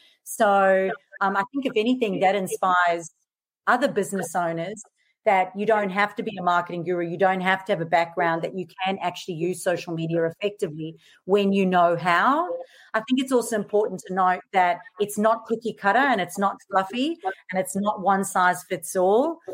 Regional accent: South Africa; accent: mixed; moved away as an adult; now in Australia; So I'm originally from South Africa, so you'll notice this really mixed accent. Now I live in Australia. Moved here 13 years ago.

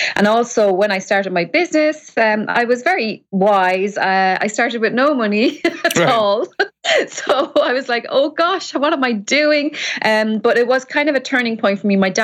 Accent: Ireland; I'm Irish

